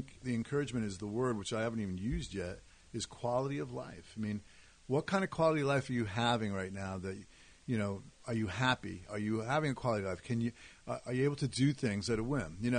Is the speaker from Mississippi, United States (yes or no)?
no; Brooklyn, New York, United States; It's funny, when I was younger, growing up in Brooklyn, you know, there were these things called mopeds.